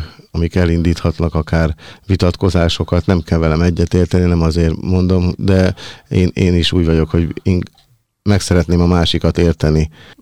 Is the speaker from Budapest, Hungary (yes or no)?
yes; Budapest, Hungary; Én budapesti vagyok, de sokat jártam Székelyföldön